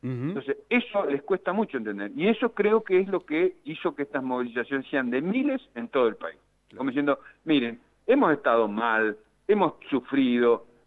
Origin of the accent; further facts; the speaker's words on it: Neuquén, Argentina; Yo vengo de Neuquén, mire, es zona fría